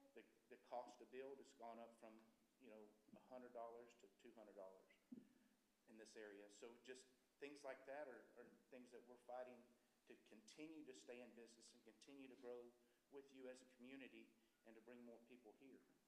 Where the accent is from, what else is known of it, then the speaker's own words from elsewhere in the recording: Killeen, Texas, United States; I grew up here in Killeen, Harker Heights area, and I've seen Harker Heights just flourish and grow.